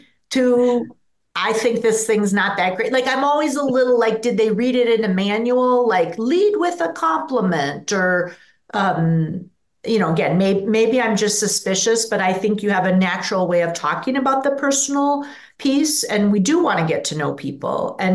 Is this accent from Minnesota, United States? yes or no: yes; Minnesota, United States; No wonder people don't think I'm a Minnesotan